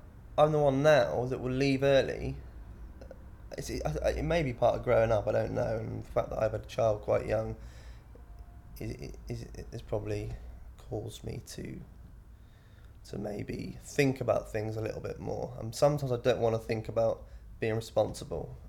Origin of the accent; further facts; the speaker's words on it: Shrewsbury, West Midlands, United Kingdom; And yeah, so I grew up in Shrewsbury, Shropshire. You ever been to Shropshire?